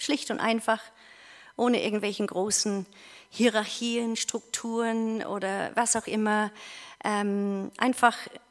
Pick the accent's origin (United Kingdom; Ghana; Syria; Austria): United Kingdom; England; now in Germany; Ich komme ursprünglich aus England.